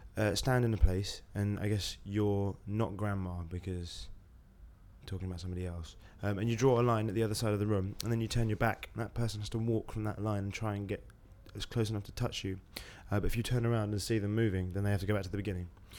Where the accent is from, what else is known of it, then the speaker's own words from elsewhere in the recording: Hackney, London, United Kingdom; I am 23 and I'm from East London, Hackney.